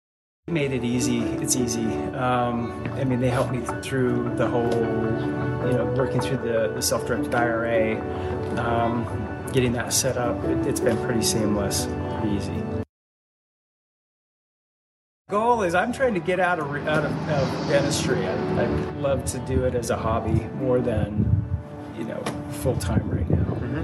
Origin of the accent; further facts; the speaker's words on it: Bountiful, Utah, United States; I'm from Bountiful, Utah. I'm a general dentist, and I've been doing rental properties, I guess, for the last 6 years.